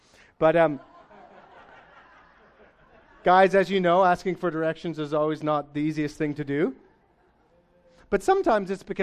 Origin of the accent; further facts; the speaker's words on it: Canada; I'm from Canada. We used to look to the mountains.